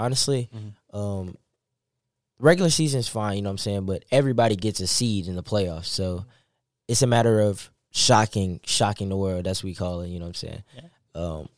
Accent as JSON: {"language": "English", "town": "Houston", "region": "Texas", "country": "United States", "said": "I'm from Houston, Texas, but as everybody knows, Houston's fourth largest city. So I lived in Cypress, a suburb in Houston."}